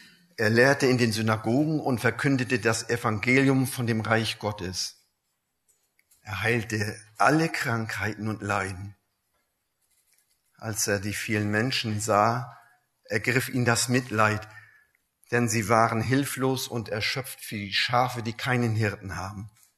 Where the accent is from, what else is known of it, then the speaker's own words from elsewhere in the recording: Wismar, Mecklenburg-Vorpommern, Germany; Aufgewachsen bin ich in Wismar, oben an der Ostsee.